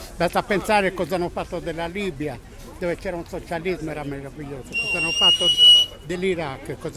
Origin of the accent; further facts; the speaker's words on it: Iglesias, Sardinia, Italy; Io vengo da Iglesias, un paese minerario. Certo. E ho fatto anche il minatore.